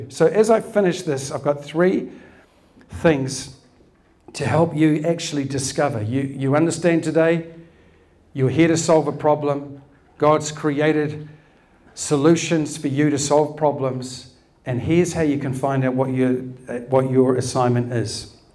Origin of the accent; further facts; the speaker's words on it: New Zealand; I'm a Kiwi. I was born and bred in New Zealand. I love my country.